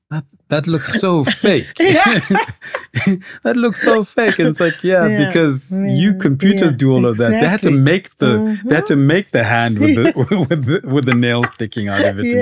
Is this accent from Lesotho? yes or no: yes; Maseru, Maseru District, Lesotho; Like, I'm from Maseru.